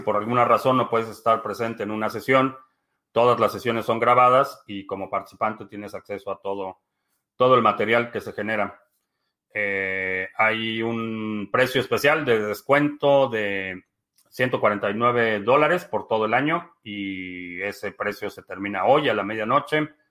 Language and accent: Spanish; Mexico; tenemos muchos malos hábitos de coexistencia como mexicanos